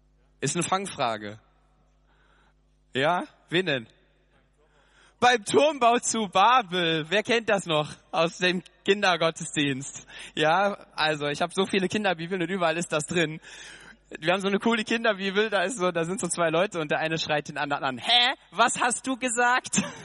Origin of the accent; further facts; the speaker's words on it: Hesse, Germany; accent: Hessian; first language Hessian; weil er zufällig gerade, keine Ahnung, was Hessisch redet, was ich meine Muttersprache ist.